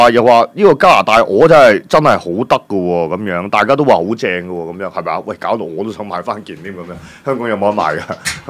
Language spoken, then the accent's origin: Cantonese; China; 等我哋中國人咧，今次咧真係咧，中國人真係站起來啦